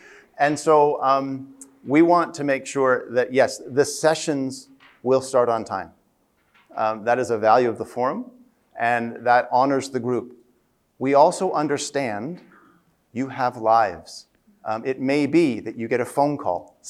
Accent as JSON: {"language": "English", "country": "Germany", "also_born_or_lived": "United States", "second_language": "English", "said": "I come from Germany, and so my sense of what means to be on time is very set. There is no none at all of moving left or right on that. But I happen to have been born in the United States"}